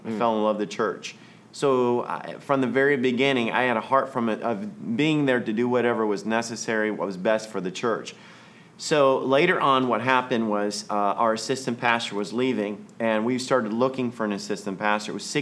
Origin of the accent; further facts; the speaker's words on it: Alabama, United States; I called my pastor, my home pastor, Malcolm Carter, that I grew up in Alabama, and he took over my home church.